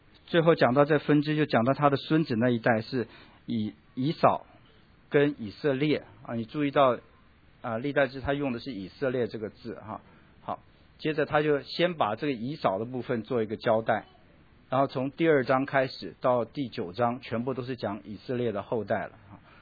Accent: China; 我们中国人这个就是猜测了哈

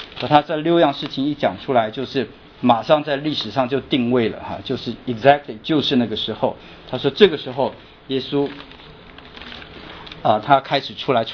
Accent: China; 就像我们中国人的规矩有点像

